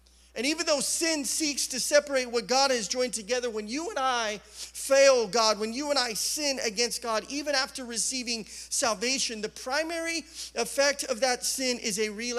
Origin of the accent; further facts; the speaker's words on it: Idaho, United States; moved away; When I moved to the valley, everybody said I sounded like I was from another world. Because I was from Idaho, and we talk slower, and I don't know, we just, whatever.